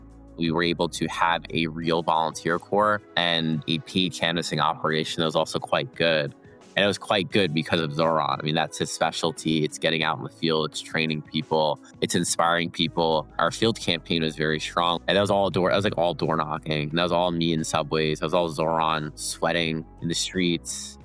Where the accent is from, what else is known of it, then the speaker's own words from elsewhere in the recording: Bay Ridge, New York, United States; I was from Bay Ridge and I grew up there. So I knew the area well.